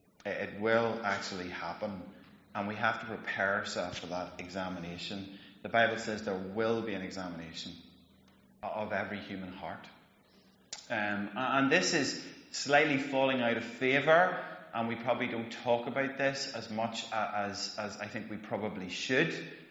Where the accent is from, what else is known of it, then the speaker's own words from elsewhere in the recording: Monaghan, Ulster, Ireland; I grew up in Monaghan, which means that I didn't do A-levels.